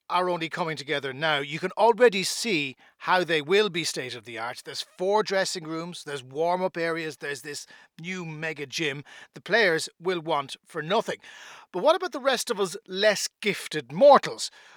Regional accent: Ballintemple, Munster, Ireland; I grew up in Ballintemple

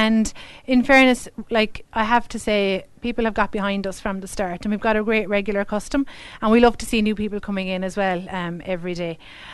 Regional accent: Mitchelstown, Munster, Ireland; also born or lived in Limerick; I cut it up here because Mitchelstown, I consider Mitchelstown my hometown.

